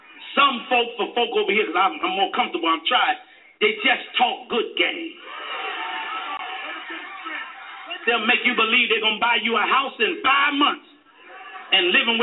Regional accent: New York, United States; I'm from New York. I've been saved now 30 years or more. I can't keep count. I live in the country now.

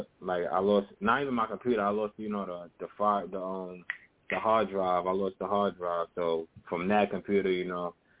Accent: Astoria, New York, United States; But yeah, man … I'm from Astoria, Queens, man. I've been doing music since a young age

